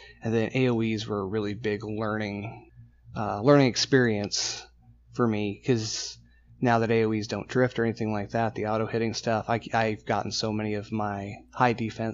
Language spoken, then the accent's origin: English; Las Vegas, Nevada, United States; I'm from Las Vegas here